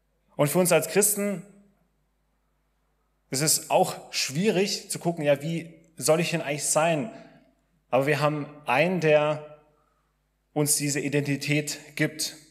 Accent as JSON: {"language": "German", "town": "Ditzingen", "region": "Baden-Württemberg", "country": "Germany", "said": "ich komme aus Ditzingen und bei uns in Ditzingen geht der Gottesdienst immer um 11 Uhr los."}